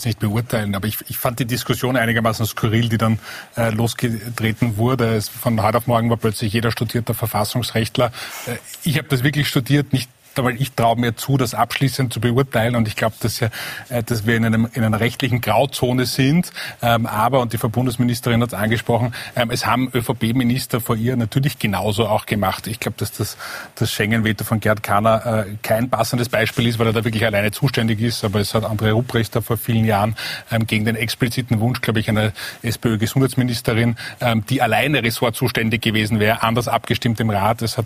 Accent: Austria; das Bild, das wir als Österreicher abgegeben haben

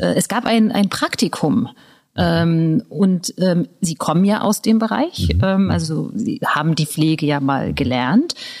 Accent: Thuringia, Germany; moved away; Und komme ich ja aus Thüringen

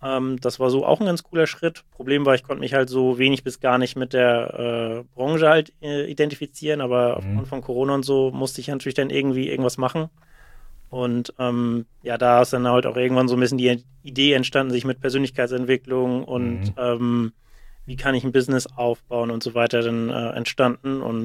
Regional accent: Hürup, Schleswig-Holstein, Germany; Genau, also ich komme aus Hürup. Das ist bei Flensburg, ungefähr so 8 Kilometer von Flensburg entfernt.

